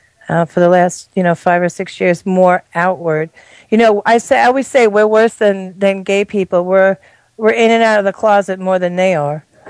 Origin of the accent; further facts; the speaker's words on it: Long Island, New York, United States; I'm originally from Long Island.